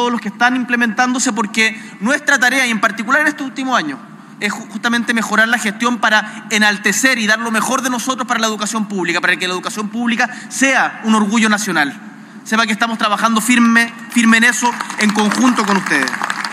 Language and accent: Spanish; Punta Arenas, Magallanes, Chile; Yo vengo de Punta Arenas